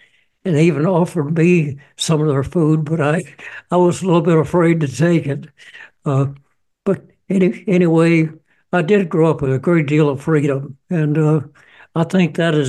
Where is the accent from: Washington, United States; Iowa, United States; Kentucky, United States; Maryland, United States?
Kentucky, United States; Winchester; born there; I was born in Winchester, Kentucky. It's a town in central Kentucky, about 15 miles east of Lexington. And I was born in 1927.